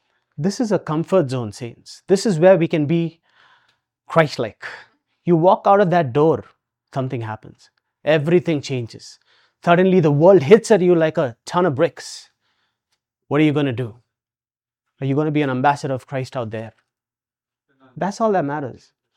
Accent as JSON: {"language": "English", "country": "Kuwait", "said": "I told him I'm from Kuwait."}